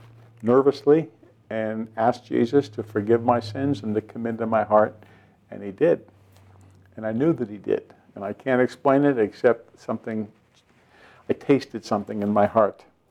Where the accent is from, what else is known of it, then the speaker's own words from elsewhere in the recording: Pennsylvania, United States; I grew up in Western Pennsylvania near Pittsburgh.